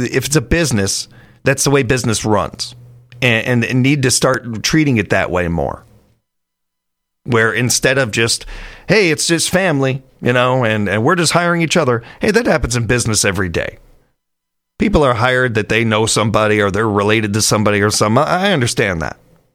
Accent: Chicago, Illinois, United States; born there; I am thankful I was born in Chicago and not New York.

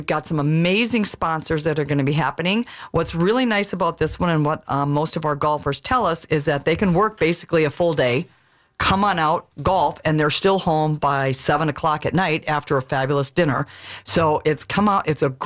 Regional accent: Minnesota, United States; Minnesota.

